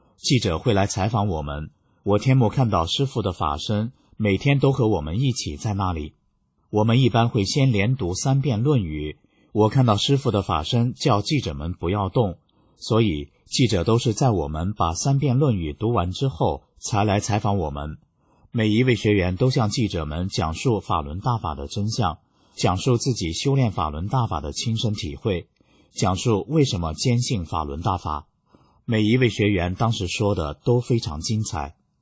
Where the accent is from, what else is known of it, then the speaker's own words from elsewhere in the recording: Hong Kong; 我说我是香港人